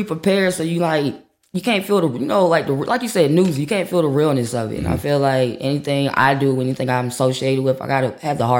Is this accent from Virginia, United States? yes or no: yes; Virginia, United States; also born or lived in Baltimore, United States / South Carolina, United States; I'm originally I grew up in Virginia, Virginia, Maryland. So predominantly I was in Virginia until 8. Then I moved to Maryland, Baltimore, shout out to Be More.